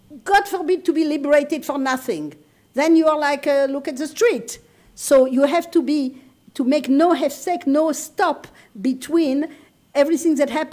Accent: France; English is a second language; We had I come from France, we had a rabbi that was brilliant

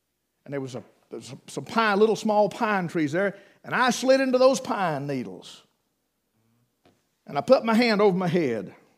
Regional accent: Brevard, United States; So I was able to transfer back to my hometown, and I knew everybody, and I knew the roads, I knew the people.

